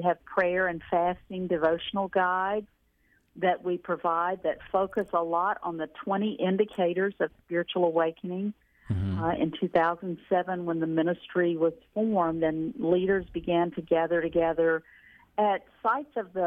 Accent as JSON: {"language": "English", "town": "Horn Lake", "region": "Mississippi", "country": "United States", "tie": "born or raised there", "said": "I grew up in Horn Lake, Mississippi, okay, just south of the Memphis area."}